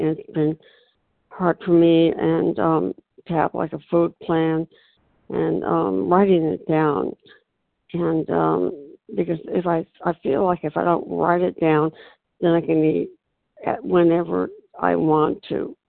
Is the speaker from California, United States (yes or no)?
yes; California, United States; Oh, hi. I just want to say … from California.